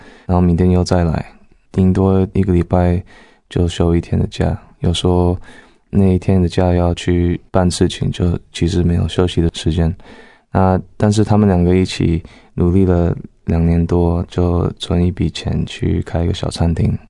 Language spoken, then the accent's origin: Chinese; Los Angeles, California, United States; also born or lived in Atlanta; 我在亚特兰大跟我二姐三姐在那边出生的。然后妈妈离婚的时候，我那时候五岁，她就把我们送到加州洛杉矶去读书，因为那个读书的环境比较好一点，她觉得要给我们一个新的开始在洛杉矶，所以在洛杉矶成长到高中，后来到旧金山 Berkeley 上大学。